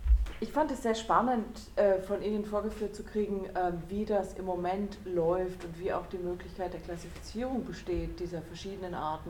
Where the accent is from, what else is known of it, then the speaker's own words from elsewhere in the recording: Germany; also born or lived in Switzerland; Ich habe als Deutsche in der Schweiz gelebt und hatte dort gar keine partizipatorischen Rechte, obwohl ich dort voll gearbeitet habe und voll Steuern gezahlt habe.